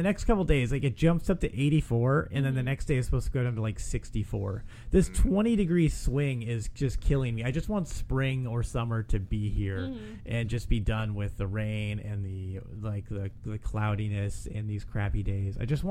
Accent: Los Angeles, California, United States; I grew up in the Southwest. I grew up in LA. It's hot all the time. I loved it.

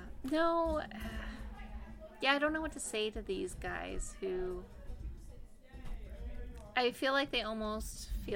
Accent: Boston, Massachusetts, United States; I'm from Boston originally

